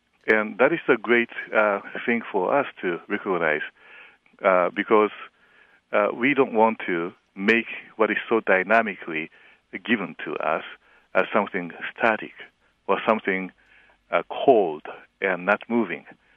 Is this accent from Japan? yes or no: yes; Japan; English is a second language; I am a Japanese. Obviously, I have an accent. And I grew up in Japan, and there were a bunch of Norwegian missionaries and Finnish and German-American missionaries there. I spent 1 year in Norway. I came here.